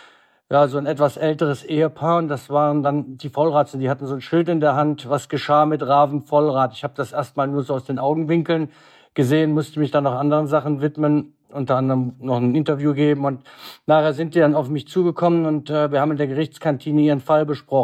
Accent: Düren, North Rhine-Westphalia, Germany; Ich komme aus Düren

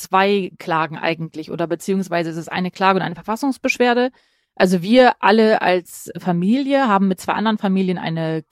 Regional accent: Dortmund, North Rhine-Westphalia, Germany; ich komme aus dem Ruhrgebiet, aus Dortmund. Da kann ich mich erinnern, ich komme aus sozusagen einem der östlichsten Vororte.

